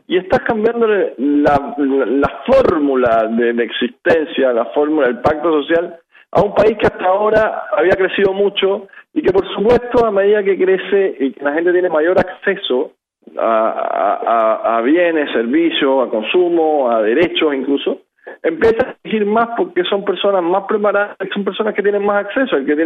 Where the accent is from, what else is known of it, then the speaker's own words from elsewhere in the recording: Chile; este año viviendo acá, y que también soy chileno